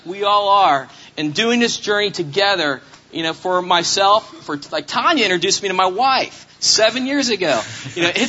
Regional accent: New York, United States; Well, I'm from Westchester, and I don't know about you guys, but in Westchester, we need to have the whole address

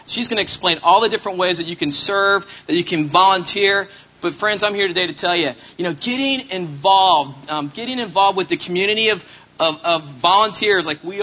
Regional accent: New York, United States; Well, I'm from Westchester, and I don't know about you guys, but in Westchester, we need to have the whole address

